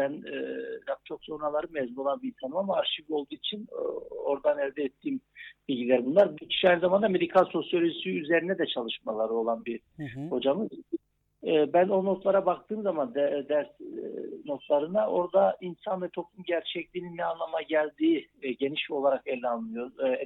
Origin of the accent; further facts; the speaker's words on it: Istanbul, Turkey; born there; Kısaca şöyle diyeyim, İstanbul doğumluyum ben. Türkiye'nin farklı illerinde öğrenim gördüm.